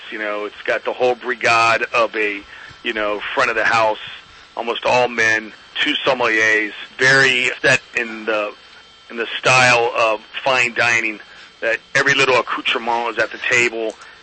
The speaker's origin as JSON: {"language": "English", "country": "Germany", "tie": "born or raised there", "said": "And we lived in Germany in a little small farming village."}